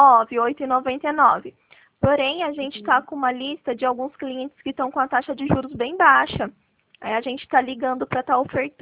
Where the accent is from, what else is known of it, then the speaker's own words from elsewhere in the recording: Pirassununga, São Paulo, Brazil; Eu sou de Pirassununga.